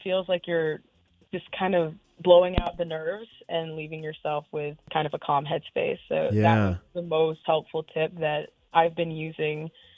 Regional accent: Maine, United States; also born or lived in Guatemala; Yeah, I was adopted from Guatemala, but I spent all my life in Maine, went to school in Maine.

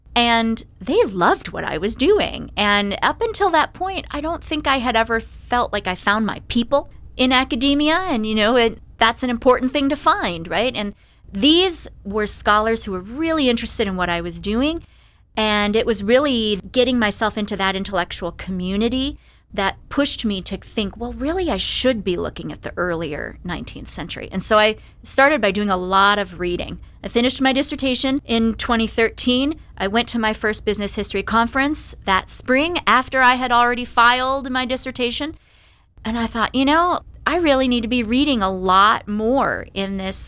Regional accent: Detroit, Michigan, United States; Growing up as an Irish Catholic in Detroit, I had no exposure to Buddhism.

